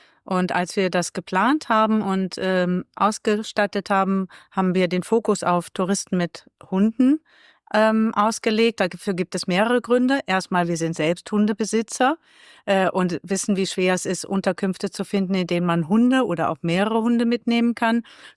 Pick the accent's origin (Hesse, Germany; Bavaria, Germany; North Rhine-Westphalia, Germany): North Rhine-Westphalia, Germany; Cologne; born there; now in Rech, Germany